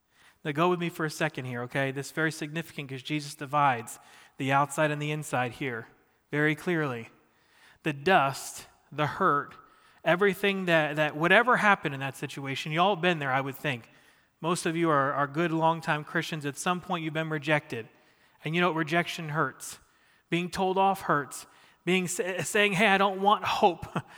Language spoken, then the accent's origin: English; New Jersey, United States; Because I grew up in Southern Jersey, a suburb of Philadelphia, and where everybody was obsessed with the Eagles.